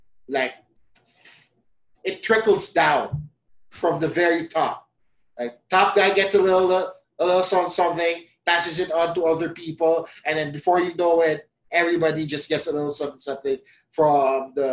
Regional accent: Philippines; We're essentially Filipino guinea pigs.

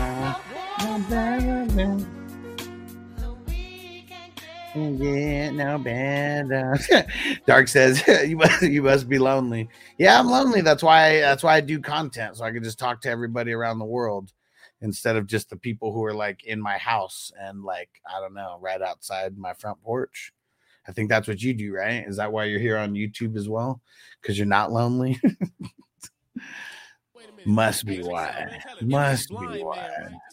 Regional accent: San Diego, California, United States; I mean, I grew up in San Diego, so yeah, I was a Chargers fan until they left to L.A.

